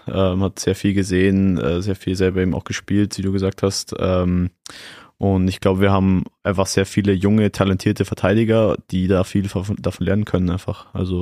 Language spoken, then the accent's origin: German; Germany; born there; Wir sind genau umgezogen, wo ich dann in Deutschland geboren wurde.